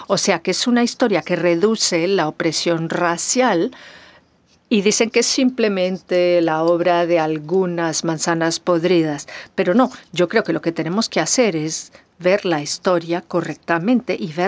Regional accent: South Africa; sobre todo en mi país, Sudáfrica, esos estudios han mostrado que no se hace suficiente énfasis en la sociedad africana precolonial

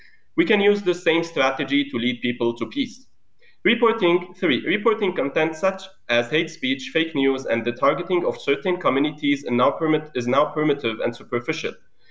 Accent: Beirut, Beirut Governorate, Lebanon; I am from Beirut, Lebanon, and a former minority fellow at OHCHR belonging to the Assyrian community.

